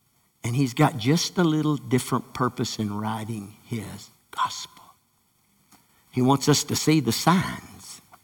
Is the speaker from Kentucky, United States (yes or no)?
yes; Dexter, Kentucky, United States; Any of you who have been with Brother Ricky for very long know that I'm from Dexter, Kentucky. Proud to be from Dexter, Kentucky. But when I was raised in Callaway County